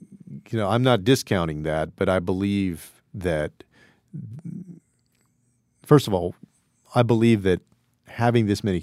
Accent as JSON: {"language": "English", "region": "Texas", "country": "United States", "tie": "born or raised there", "said": "and even the 38 electoral votes of my home state of Texas."}